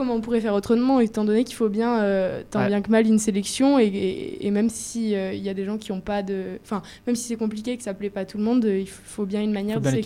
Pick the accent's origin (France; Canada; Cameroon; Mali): France; Bordeaux, Nouvelle-Aquitaine; Moi, je viens de Bordeaux, du coup, je viens d'assez loin.